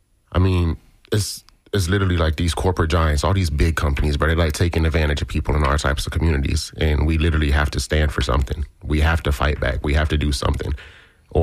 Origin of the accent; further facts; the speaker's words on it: Tampa, Florida, United States; So I'm actually a native here. I'm from Tampa, Florida, you know, and I was raised in the neighborhood of Sulphur Springs, and back then it was rough.